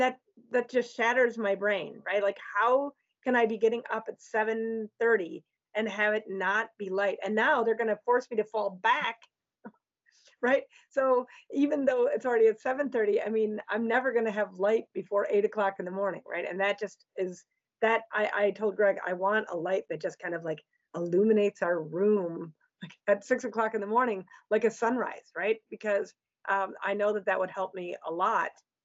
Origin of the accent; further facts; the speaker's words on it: Wisconsin, United States; also born or lived in Virginia; now in Ohio, United States; I grew up in Wisconsin, which was on the far east side of the central time zone. I lived 22 years in Northern Virginia